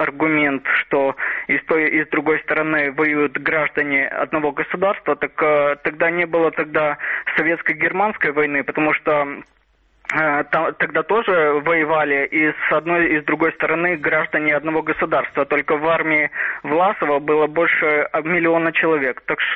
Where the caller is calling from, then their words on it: Odesa, Odesa Oblast, Ukraine; Здравствуйте